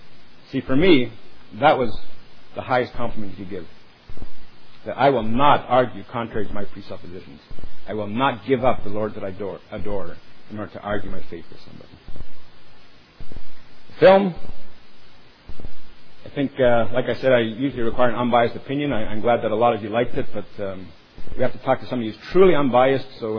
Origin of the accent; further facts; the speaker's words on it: Ontario, Canada; I'm from Ontario, Canada. That's about, I live in Dorchester, that's about 2 hours straight east of Detroit.